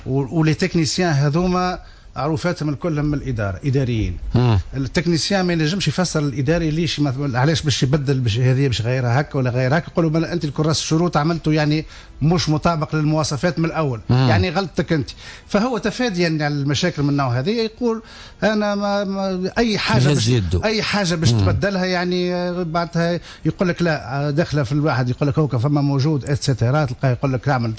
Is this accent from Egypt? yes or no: no; Tunisia; يعني هو تقريبا مشكلة هذه عندنا في تونس كبيرة برشا